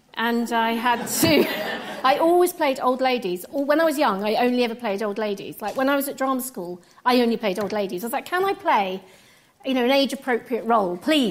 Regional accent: Tunbridge Wells, South East England, United Kingdom; also born or lived in Brazil / Rome, Italy; I was born in Brazil and we lived in Rome, and previously to that, my parents lived in India, and we ended up in Tunbridge Wells. So I always have to go. I'm from Tunbridge Wells, but I was born in Brazil.

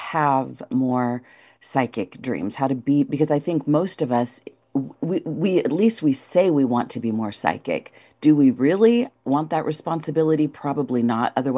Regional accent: Canada; accent: Canadian French; And I hope I'm saying that right with my Canadian French accent.

